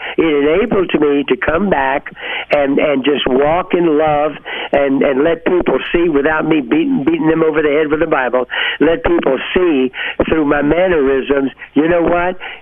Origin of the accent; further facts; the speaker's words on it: Louisiana, United States; accent: Louisiana; I think maybe it was my Louisiana accent that I really, really had. It was so strong